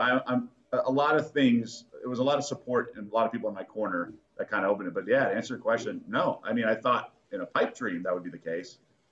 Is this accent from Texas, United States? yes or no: no; Las Vegas, Nevada, United States; I mean, people knew I came from Vegas, but I was trying to be, the next Steve Levy or whatever